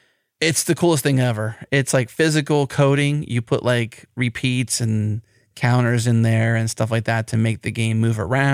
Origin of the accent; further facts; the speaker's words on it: Pennsylvania, United States; I'm a fan of Groundhog Day, Bill Murray, and Polka because I'm from Pennsylvania